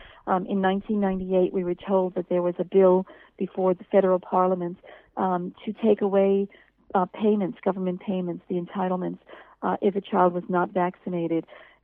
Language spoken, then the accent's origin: English; United States; moved away; So I'm American originally. I've been here for 20 years.